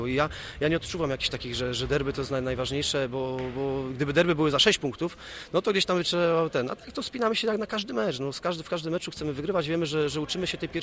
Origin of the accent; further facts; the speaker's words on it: Greater Poland Voivodeship, Poland; może dlatego, że nie jestem, że jestem z Wielkopolski